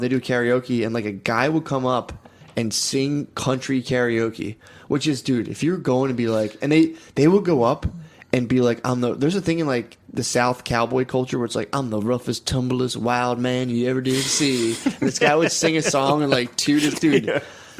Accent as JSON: {"language": "English", "country": "Ireland", "said": "But I'm Irish."}